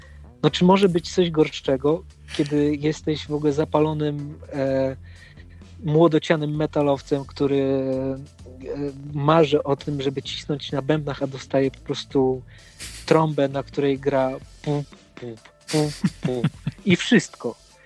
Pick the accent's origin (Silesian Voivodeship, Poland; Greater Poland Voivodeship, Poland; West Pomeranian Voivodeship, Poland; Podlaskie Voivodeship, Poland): Podlaskie Voivodeship, Poland; Sejny; Tak, wszyscy jesteśmy z Sejn, wszyscy spotkaliśmy się w Warszawie.